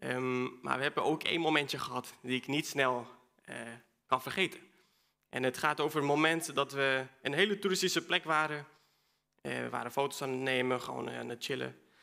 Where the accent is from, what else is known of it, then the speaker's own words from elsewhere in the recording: Chile; now in Netherlands; Ik ben 24. Mijn vader is Chileen, mijn moeder Nederlander. Opgegroeid in Chili.